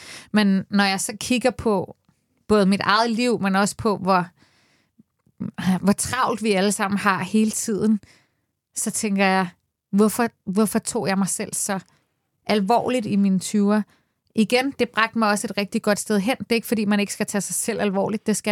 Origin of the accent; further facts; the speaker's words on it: Copenhagen, Capital Region of Denmark, Denmark; Jeg har hele mit liv boet på Nørrebro, her i Danmark, i København.